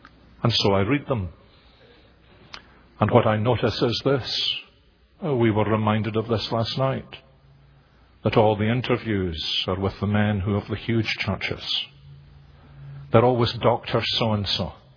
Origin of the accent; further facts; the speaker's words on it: Scotland, United Kingdom; I am Scottish